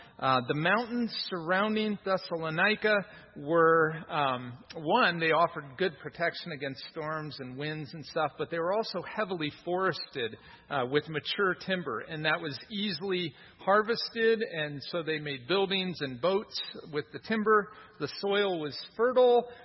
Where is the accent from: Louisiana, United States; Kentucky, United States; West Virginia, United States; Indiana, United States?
Indiana, United States; So I'm kidding. I'm from Indiana.